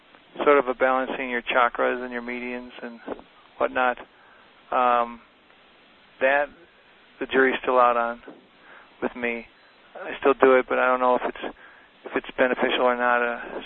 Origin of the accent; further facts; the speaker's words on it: Ireland; I'm Irish, so some of it's been pure luck.